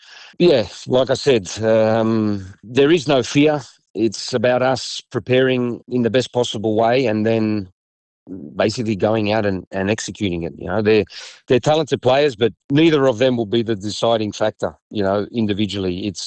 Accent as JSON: {"language": "English", "country": "Australia", "said": "It comes with the territory of being an Australian footballer, that you're always going to be looked down upon or looked as being inferior, the underdog."}